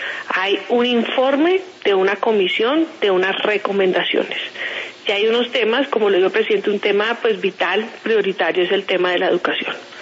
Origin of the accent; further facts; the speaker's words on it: Colombia; cuando digo nosotros, somos todos los colombianos